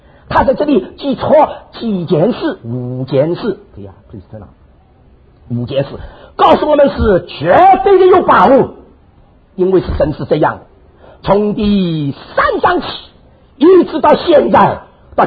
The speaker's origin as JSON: {"language": "Chinese", "region": "Shanghai", "country": "China", "said": "那我们上海人听了真难为情啊。"}